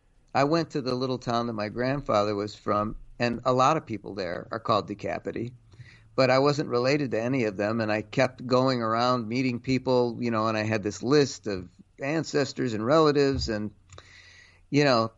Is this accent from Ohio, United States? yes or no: yes; Cleveland, Ohio, United States; Oh, yeah, but I grew up in Cleveland, but my father did all the cooking at home